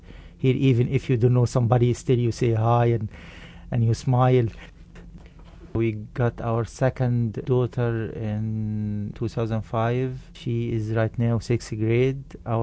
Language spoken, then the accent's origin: English; Alexandria, Alexandria Governorate, Egypt; English is a second language; now in United States; I was born in Alexandria, Egypt. My mother was a teacher. My father was an accountant. Received my education like any normal child. Used to spend my entire summer by the beaches of Alexandria, enjoying the sun, fishing, swimming, playing with other kids.